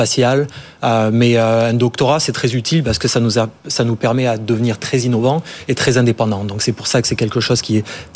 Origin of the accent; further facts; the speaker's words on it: Agen, Nouvelle-Aquitaine, France; Alors moi, je suis né, grandi en France. J'ai passé toute ma jeunesse en France.